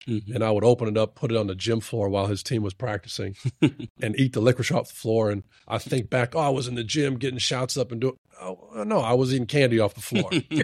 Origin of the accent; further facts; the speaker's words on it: Brown Deer, Wisconsin, United States; And I grew up in Brown Deer my whole life, and that was really where it took place.